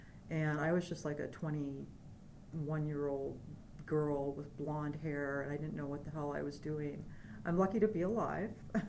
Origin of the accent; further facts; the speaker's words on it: Nebraska, United States; Also, growing up in Nebraska with the threat of tornadoes